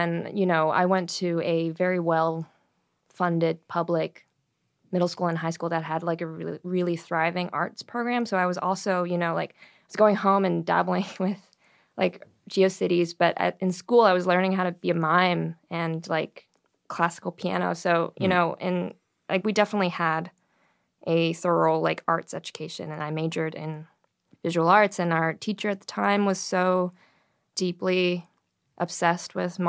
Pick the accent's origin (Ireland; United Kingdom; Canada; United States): Canada; Toronto, Ontario; In Toronto, Canada.